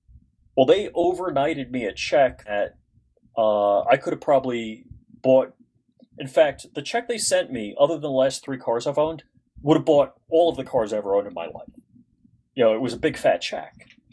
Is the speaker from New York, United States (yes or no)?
yes; Islip, New York, United States; so I never realized how good the post office was in my hometown and on Long Island, New York. One, if you sent a letter to … in Islip, New York, we got it.